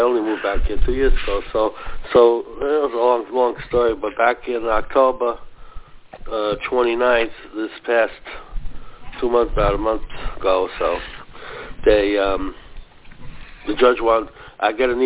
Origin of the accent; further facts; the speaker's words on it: New Jersey, United States; I'm from New Jersey.